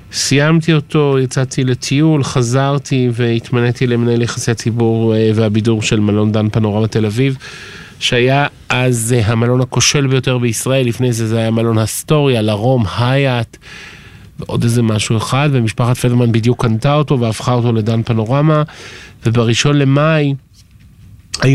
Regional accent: Ramat Gan, Tel Aviv District, Israel; אני בן 53, אני יליד רמת גן, בית ספר פרדס, היום זה נקרא בית ספר לוחמי הגטאות.

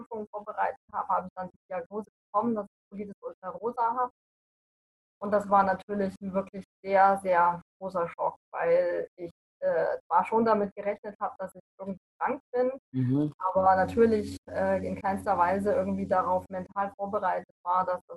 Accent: Munich, Bavaria, Germany; Geboren und aufgewachsen bin ich in München

